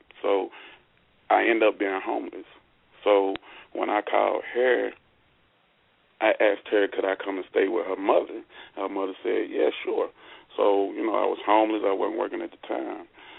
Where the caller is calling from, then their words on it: Hickory, North Carolina, United States; I'm calling from Hickory, North Carolina.